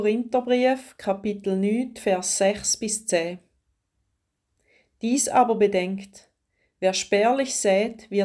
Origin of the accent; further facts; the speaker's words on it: Switzerland; Bei uns in der Schweiz, aber auch rund um den Globus.